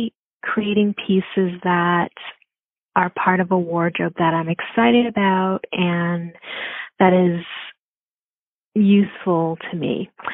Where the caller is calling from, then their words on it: Connecticut, United States; I'm calling from Connecticut.